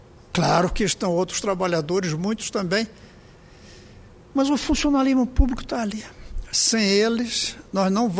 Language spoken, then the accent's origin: Portuguese; Brazil; como brasileiro, como quem sonha que o meu país vá para o futuro da inovação.